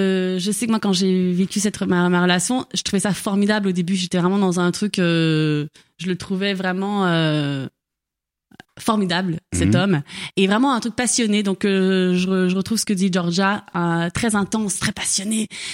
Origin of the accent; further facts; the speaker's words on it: Quebec, Canada; accent: Québécois; J'ai mon accent québécois qui ressort d'un